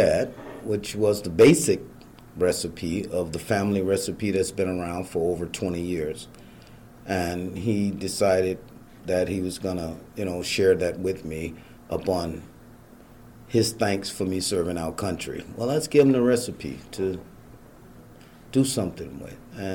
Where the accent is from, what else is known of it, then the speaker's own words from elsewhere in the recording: Waterloo, Iowa, United States; now in Des Moines, United States; I'm originally from Waterloo, out of Waterloo, and I moved to Des Moines 5 years ago.